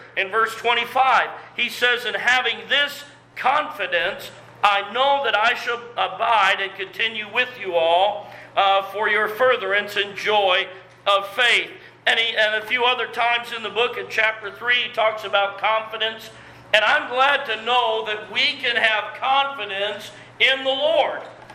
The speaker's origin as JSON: {"language": "English", "country": "United States", "said": "And listen, we're in America, and I thank God for America. I am an American."}